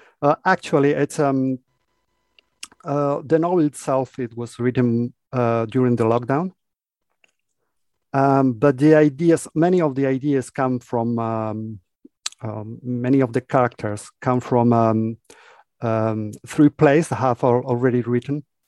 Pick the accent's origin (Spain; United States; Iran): Spain; southern Spain; now in Reims, France; I live in Reims in France. Although I come from South Spain